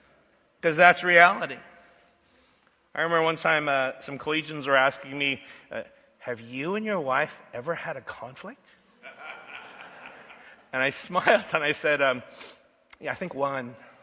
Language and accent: English; Los Angeles, California, United States; born there; And so I was born in South Central L.A.